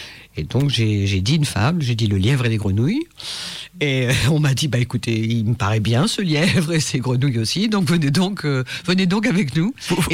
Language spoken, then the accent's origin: French; Marseille, Provence-Alpes-Côte d'Azur, France; born there; moved away as an adult; Je suis né à Marseille. J'en suis parti très tôt, dans les années, il y a quelques années. J'avais une vingtaine d'années à peu près